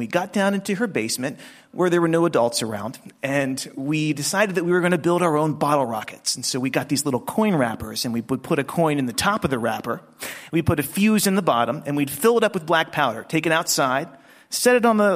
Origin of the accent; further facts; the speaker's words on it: Galena, Maryland, United States; And I come from Kent County on the eastern shore of Maryland, and there's not that much to do in Kent County. I come from a place called Galena, Maryland, and the nearest supermarket is 18 miles away.